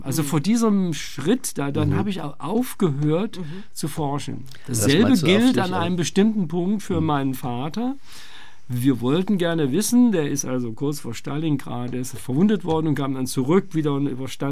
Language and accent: German; Kassel, Hesse, Germany; weil ich mich mit meiner Heimatstadt hier also sozusagen beschäftige